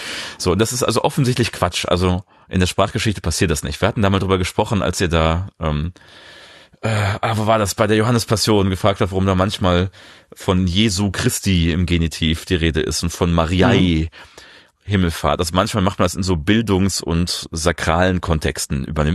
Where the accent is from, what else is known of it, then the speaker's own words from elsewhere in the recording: North Rhine-Westphalia, Germany; in meiner Heimat in Ostwestfalen gibt es die Uchte für das Morgengrauen.